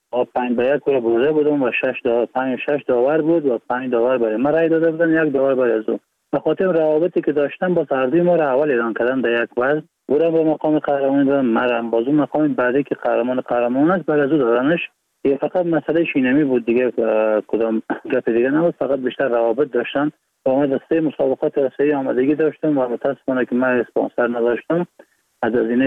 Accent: Iran; born there; بلند ایران هستم و 31 سال سنم است. از ولایت بغلان هستیم و متولد ایران هستم

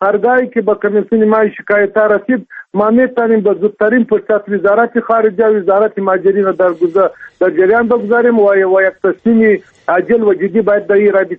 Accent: Afghanistan; ما افغان هستیم، نماینده ملت هستیم

